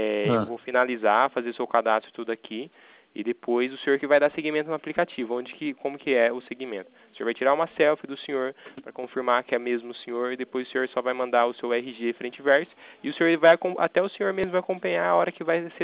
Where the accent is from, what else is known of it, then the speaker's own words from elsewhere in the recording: Itatiba, São Paulo, Brazil; Eu sou daqui de Itatiba, interior de São Paulo.